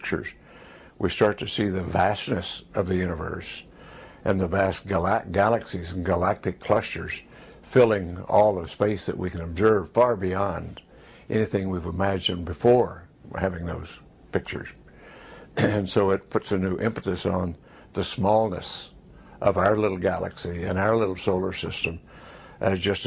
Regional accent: Roswell, New Mexico, United States; I grew up in Roswell, New Mexico, which was the site of presumed alien crash in 1947

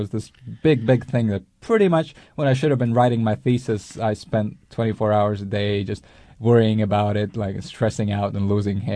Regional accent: Latvia; I am a Latvian writer. I grew up in Latvia. I went to school in Latvia. Then I came to the U.S. for about 8 years, and I returned about a year ago. I went back home.

